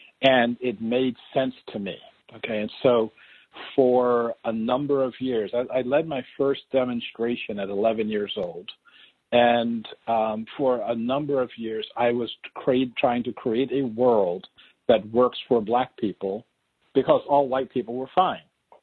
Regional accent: East Coast, United States; because I was from the East Coast or even because I was from America

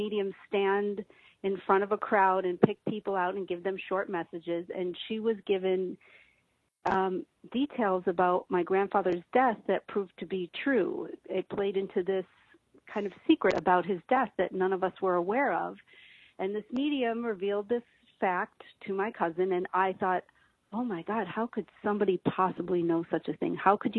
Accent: Buffalo, New York, United States; I grew up in Buffalo, New York, which is an hour away from a place called Lilydale, New York

